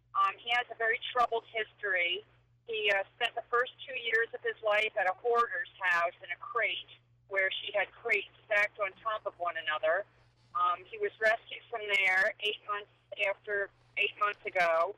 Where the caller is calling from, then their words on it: Bloomingburg, New York, United States; I'm calling from Bloomingburg, and so my question is